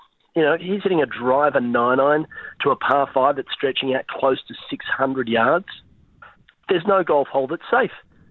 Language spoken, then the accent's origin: English; Australia; And this takes me back, being an Australian, to the mid-2000s, when almost every week we'd have an Aussie in contention to win or winning.